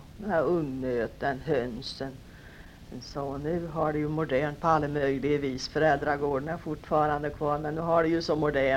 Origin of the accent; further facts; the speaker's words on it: Sweden; moved away as an adult; now in Cleveland, United States; Nej, moster, så jag har sett lite av allting i Sverige, så jag ville alltid se något mer än Ersibula. Så jag kom hit.